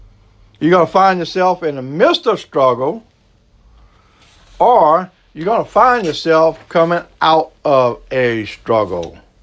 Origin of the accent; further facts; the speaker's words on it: Louisiana, United States; accent: Cajun; I know some people make fun of my accent. I'm an old Cajun boy down south.